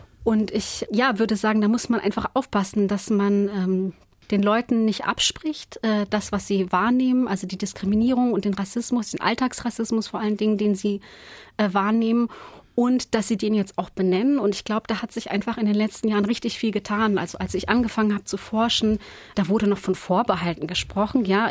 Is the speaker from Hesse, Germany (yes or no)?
yes; Steinau an der Straße, Hesse, Germany; Steinau an der Straße, ein Dorf im Kinzigtal in Hessen.